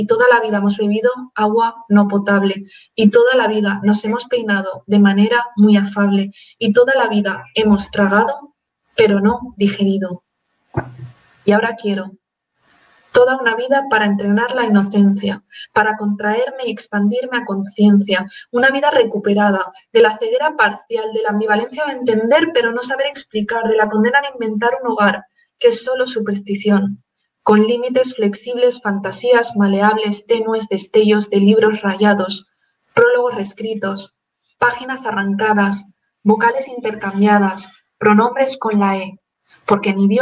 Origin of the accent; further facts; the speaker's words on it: Utiel, Valencian Community, Spain; now in Valencia, Spain; con 14 euros yo puedo sacarme dos billetes y medio a mi pueblo. Aquí desde Valencia ciudad puedo ir a Utiel, que está como a unos 80 kilómetros.